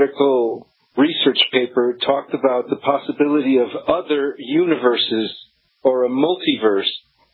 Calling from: Austin, Texas, United States; I'm calling from Austin, Texas

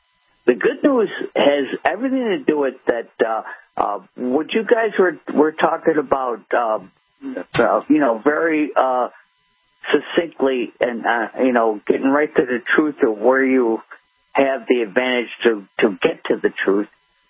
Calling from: Buffalo, New York, United States; I'm calling from Buffalo, New York, sir.

